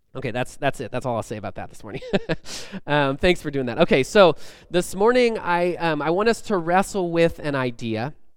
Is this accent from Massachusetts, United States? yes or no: no; Los Angeles, California, United States; moved away as an adult; now in Moses Lake, United States; But I am originally from Los Angeles.